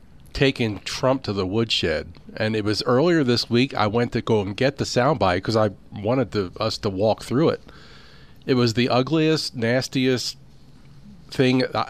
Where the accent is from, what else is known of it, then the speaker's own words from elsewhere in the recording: Reading, Pennsylvania, United States; Midway between Harrisburg and Philadelphia, Reading, Pennsylvania.